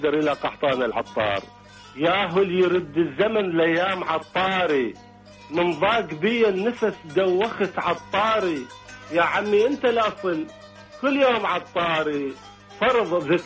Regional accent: Iraq; والبكاء يعني الشوق المبرح إلى بلدنا العراق

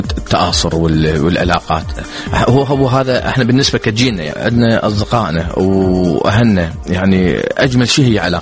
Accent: Iraq; now in Netherlands; طبعا الشباب هذا البلد ما عندهم هذاك الارتباط مثل ما احنا عندنا بالعراق،

